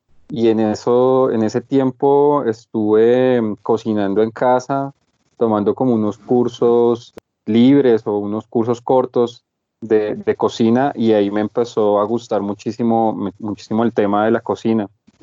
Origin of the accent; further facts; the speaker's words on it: Facatativá, Cundinamarca, Colombia; born there; moved away as an adult; now in Bogotá, Colombia; nací en Facatativá. Más o menos a los 20, 21 años me trasladé a Bogotá por un sueño de estudiar cocina